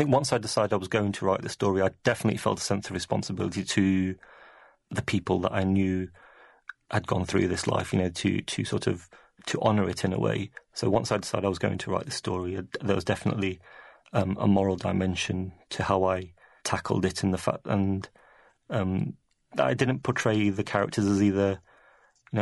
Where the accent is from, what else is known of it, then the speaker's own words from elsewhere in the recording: England, United Kingdom; born there; given I was born in England